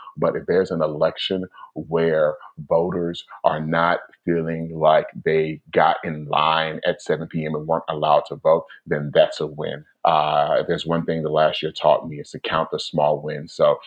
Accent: Georgia, United States; I grew up in South DeKalb, which is predominantly Black.

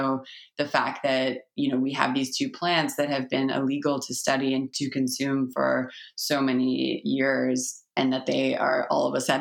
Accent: Toronto, Ontario, Canada; I started Sweet Reason from my hometown, which is Toronto

